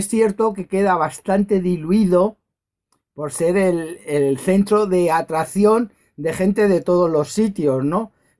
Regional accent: Aranjuez, Community of Madrid, Spain; soy de un sitio que indiscutiblemente nos arrastra la poesía. Yo soy de Aranjuez.

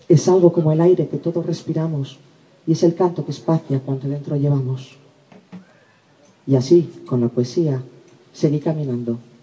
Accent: Segovia, Castile and León, Spain; vengo de Segovia.

